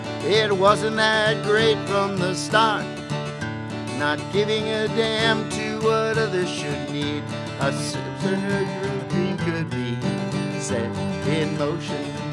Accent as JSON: {"language": "English", "town": "Silver Bay", "region": "Minnesota", "country": "United States", "tie": "born or raised there", "also_born_or_lived": "Two Harbors", "said": "I was born in Two Harbors, grew up in Silver Bay, and came back here and was just so happy."}